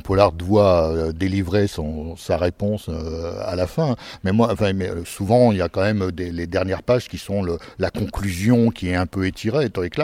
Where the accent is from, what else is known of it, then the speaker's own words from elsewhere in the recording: Hauts-de-France, France; born there; avant, je venais du Pas-de-Calais, j'étais né dans le Pas-de-Calais.